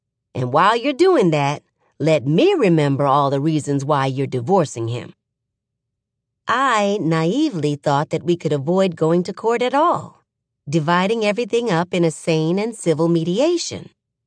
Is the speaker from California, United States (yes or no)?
no; Atlanta, Georgia, United States; I grew up here in Atlanta, but on the southwest side of town, in a roomy ranch house situated on 4 acres, lined with magnolias, crepe myrtles, and dogwoods.